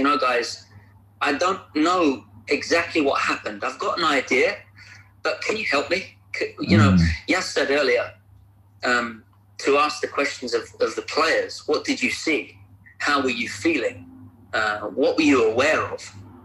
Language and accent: English; United States; I'm from the United States.